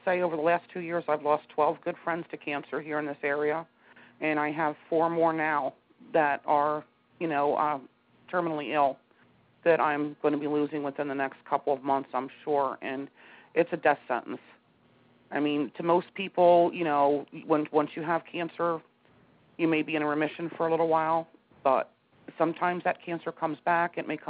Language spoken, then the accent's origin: English; Pennsylvania, United States; I've lived here since 2002. And I lived here before that in 1992. And I'm originally from Lancaster County, Pennsylvania.